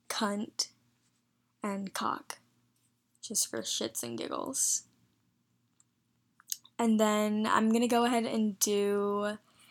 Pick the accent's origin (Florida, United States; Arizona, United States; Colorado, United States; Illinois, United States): Arizona, United States; Phoenix; accent: southern twang; also born or lived in India / Charlotte, North Carolina; I was born in India, but I was adopted at 5 months, and I lived in Phoenix, Arizona, and then I spent the rest of my teenage years in Charlotte, North Carolina. So sometimes I have a southern twang because of that, but mostly I don't since I was raised pretty much in Arizona